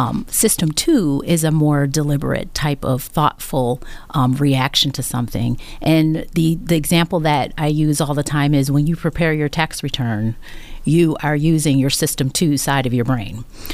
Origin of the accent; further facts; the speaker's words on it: Williamsville, New York, United States; Born here. Yeah, I grew up in Williamsville, actually. But I've been in the Western New York area all my life.